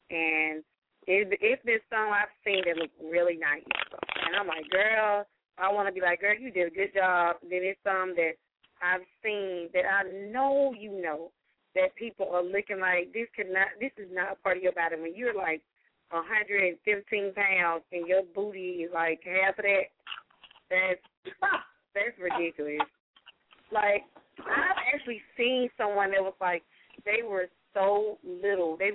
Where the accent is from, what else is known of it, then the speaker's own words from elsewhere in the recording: Georgia, United States; And I'm from Georgia, from the country.